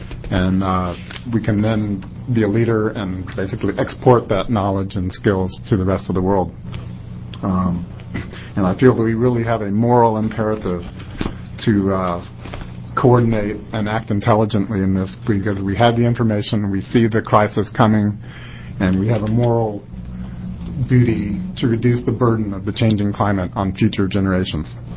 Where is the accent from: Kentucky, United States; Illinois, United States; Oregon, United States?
Oregon, United States; I am also from Douglas County. I live in Oakland, Oregon